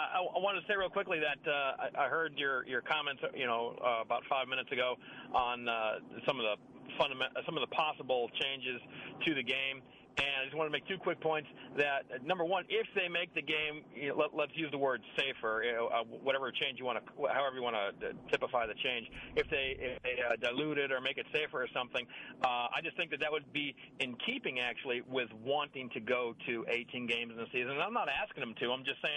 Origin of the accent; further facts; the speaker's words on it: Chicago, Illinois, United States; now in Jacksonville, United States; I came from Chicago and I've given up on everything in Illinois, but I love Jacksonville.